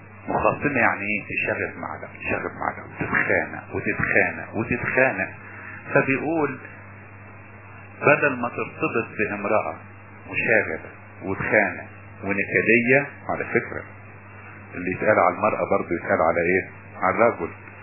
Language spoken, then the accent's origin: Arabic; Upper Egypt, Egypt; في مثل عندنا في الصعيد يقول لك معزاية خلص ولا جمل شرك